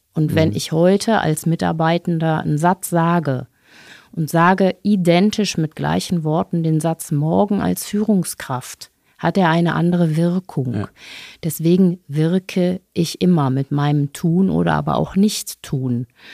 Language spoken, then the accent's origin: German; Bonn, North Rhine-Westphalia, Germany; Sie haben eben gesagt, ich komme aus Bonn.